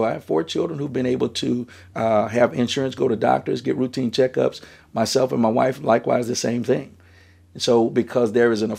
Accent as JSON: {"language": "English", "region": "Mississippi", "country": "United States", "lives_now": "Cincinnati, United States", "said": "I'm from Southern Mississippi. It's innate in me."}